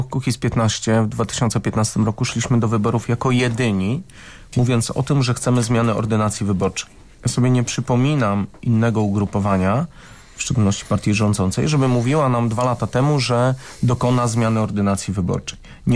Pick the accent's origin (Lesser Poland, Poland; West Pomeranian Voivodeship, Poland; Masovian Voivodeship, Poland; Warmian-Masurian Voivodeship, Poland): West Pomeranian Voivodeship, Poland; Stargard; teraz ja pochodzę ze Stargardu i tam mamy JOW-y od 2014 roku